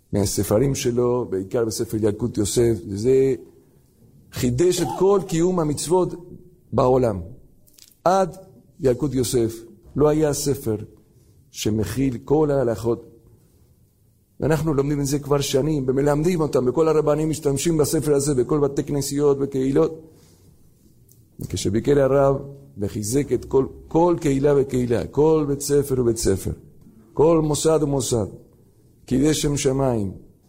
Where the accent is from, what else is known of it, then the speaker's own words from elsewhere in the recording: Argentina; Hebrew is a second language; now in Israel; אנחנו באים מארגנטינה. כבר כמה דורות ההורים באו, הסבות באו מחלה, מרוסיה, מאירופה לארגנטינה, ואנחנו מדי פעם באים מבקרים בארץ. וכל פעם שמבקרים בארץ, אפילו שלמדנו פה כמה שנים